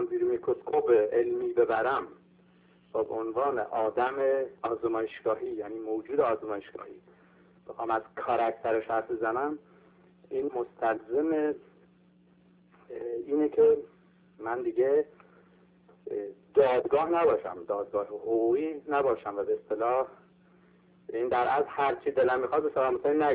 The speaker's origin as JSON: {"language": "Persian", "country": "Iran", "said": "اگر من این لباس پزشکی رو در بیام به عنوان یک ایرانی در موردش صحبت کنم، صحبت دیگه ای میکنم"}